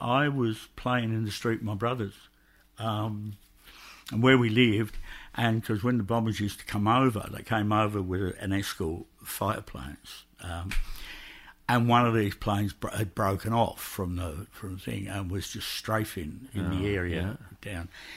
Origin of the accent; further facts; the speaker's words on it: London, United Kingdom; I grew up in the East End of London. I was born in the East End of London. About 3 years before the Second World War started.